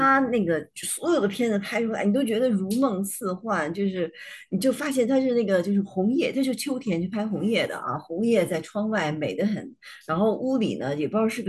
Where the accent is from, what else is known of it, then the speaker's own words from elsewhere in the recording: China; P 图是我们中国人永远的生存技能。